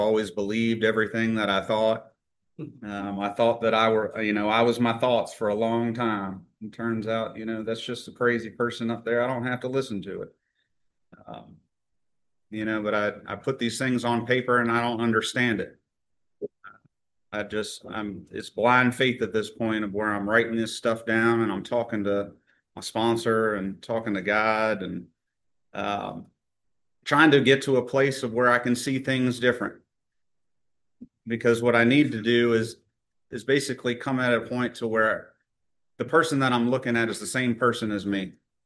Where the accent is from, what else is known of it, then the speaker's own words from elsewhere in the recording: Virginia Beach, Virginia, United States; I'm actually from Virginia Beach and did most of my drinking over there.